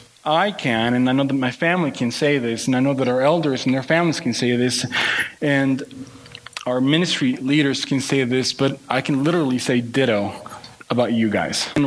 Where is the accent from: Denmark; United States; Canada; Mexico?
Mexico; I grew up in Mexico where we didn't celebrate Thanksgiving, so I've adopted this holiday